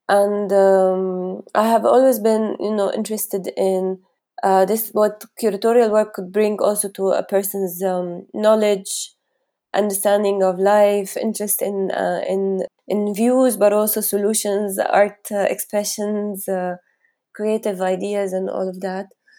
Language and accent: English; Jordan; I felt I come from Jordan